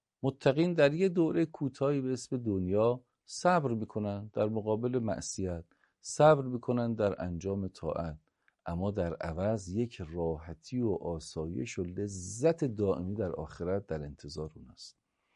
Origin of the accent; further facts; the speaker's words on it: Tehran, Tehran Province, Iran; من عمامه دارم، سرم همه میدونن من روحانی هم دیگه، درسته؟ یا میدونن من اهل تهرانم،